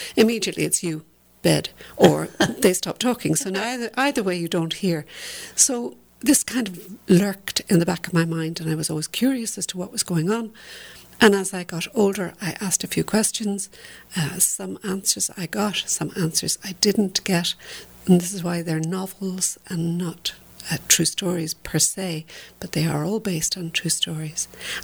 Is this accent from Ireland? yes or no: yes; Dublin, Leinster, Ireland; I am from Dublin, Ireland. Yes, indeed.